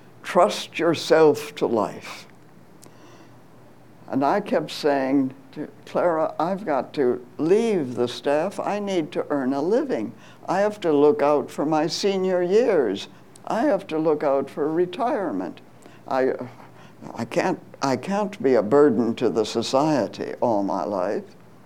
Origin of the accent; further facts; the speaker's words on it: England, United Kingdom; and the endless cups of tea, of course, being English.